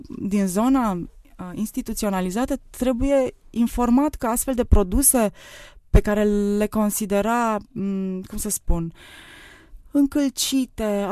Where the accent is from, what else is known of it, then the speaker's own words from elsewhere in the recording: Transylvania, Romania; La mine e foarte personal, sunt ardeleancă, sunt rece